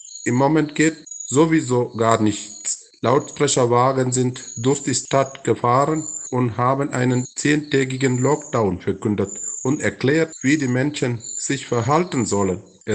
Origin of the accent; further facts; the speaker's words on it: Bathery, Kerala, India; German is a second language; Hier in meiner Heimatstadt Bateri ist eine Krankenschwester gestorben.